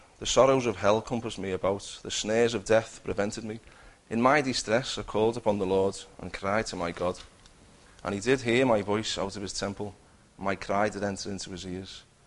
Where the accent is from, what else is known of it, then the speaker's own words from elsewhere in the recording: Bootle, North West England, United Kingdom; I was born and bred in Liverpool. I was brought up in Bootle.